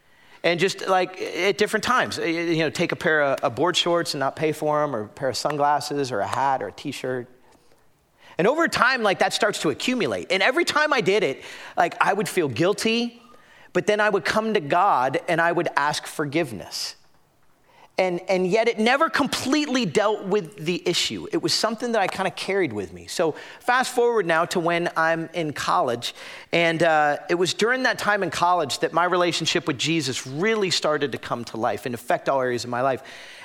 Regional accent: Florida, United States; I grew up in South Florida.

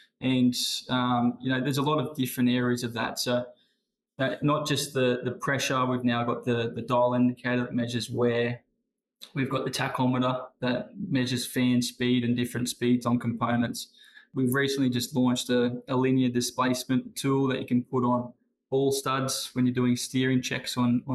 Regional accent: East Maitland, New South Wales, Australia; also born or lived in Lochinvar; I grew up in Maitland area, so I was born into a house in Lochinvar. Yeah, grew up through school mostly in East Maitland, and then I started my apprenticeship at Mount Thorley with Westrac. So I've always been in the Hunter region.

